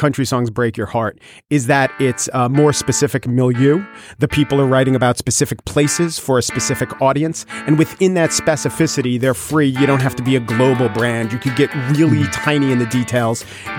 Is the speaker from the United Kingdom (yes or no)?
no; Canada; We are Canadian and it's the national sport.